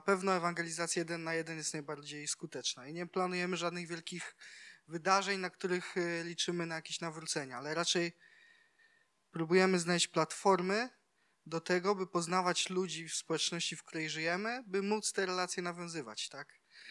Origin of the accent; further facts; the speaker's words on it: Praszka, Opole Voivodeship, Poland; jesteśmy z Praszki, z mojego miasta